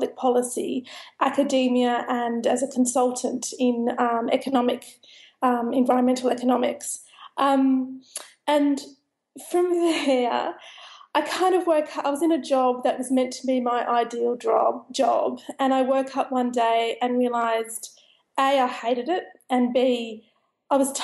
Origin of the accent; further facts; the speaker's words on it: Sydney, New South Wales, Australia; I was actually a city kid. I grew up in Sydney.